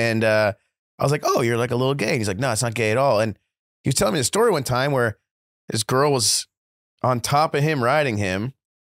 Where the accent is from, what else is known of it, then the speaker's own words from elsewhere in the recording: Midwest, United States; buddy, I'm from the Midwest.